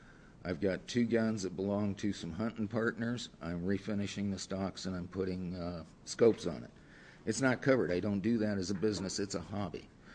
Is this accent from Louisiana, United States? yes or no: no; Sheridan, Oregon, United States; I'm from Sheridan. House is in Yamhill County, farm is in Polk County.